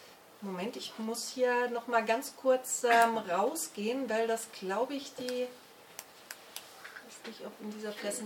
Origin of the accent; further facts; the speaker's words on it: Baden-Württemberg, Germany; Und mein Heimatbundesland Baden-Württemberg mit seiner grün-schwarzen Regierung hat sich ganz schnell angeboten